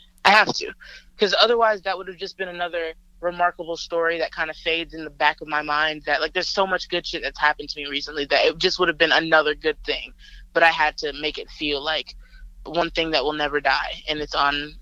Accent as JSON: {"language": "English", "town": "Montgomery", "region": "Alabama", "country": "United States", "tie": "born or raised there", "said": "from my hometown is Montgomery, there's like 3 cases for the, like, the past 3 weeks."}